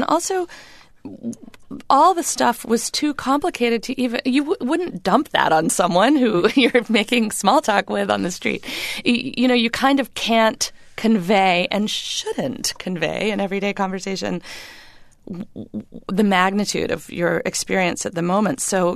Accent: Bangor, Maine, United States; I grew up in Bangor, Maine, 10 miles from Indian Island, and there were Native children in my community

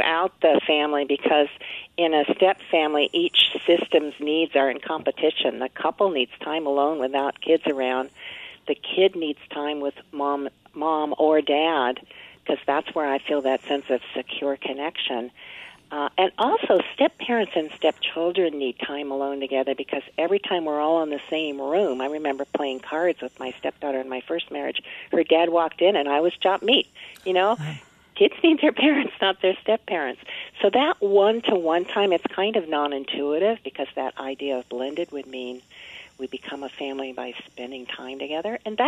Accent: California, United States; I'm a Californian.

